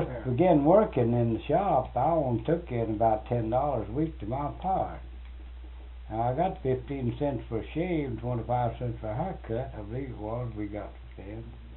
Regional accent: Nauvoo, Alabama, United States; He was from Stevenson, Alabama, and I was from Nauvoo, Alabama.

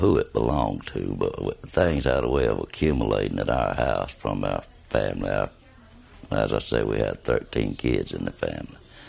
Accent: United States; I was born here in Madison County, 1931, March 4th, within a mile of where we're at right now.

